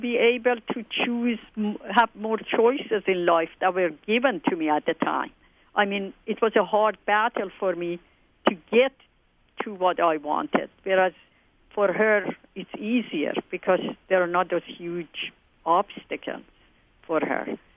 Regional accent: Iran; as so many other things that has to do with my growing up in Iran.

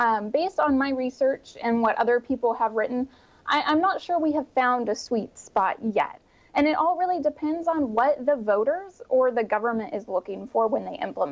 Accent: Missouri, United States; And that is in states like my home state of Missouri.

